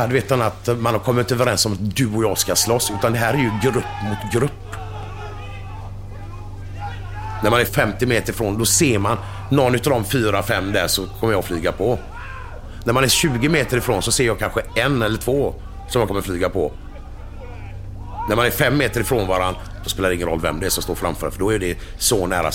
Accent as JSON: {"language": "Swedish", "town": "Gothenburg", "region": "Västra Götaland County", "country": "Sweden", "tie": "born or raised there", "said": "när vi växte upp så fanns det inte så mycket utlänningar i Göteborg. Och vi pratade svenska hemma"}